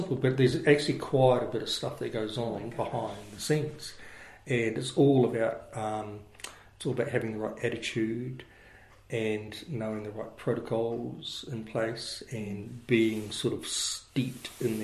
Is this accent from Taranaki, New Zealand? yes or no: yes; Opunake, Taranaki, New Zealand; born there; because I was born in Opanaki